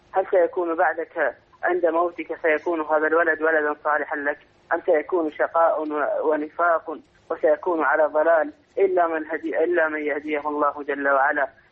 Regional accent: Iraq; من العراق

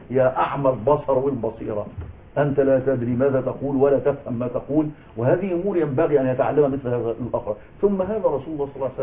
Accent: Egypt; عندنا في مصر

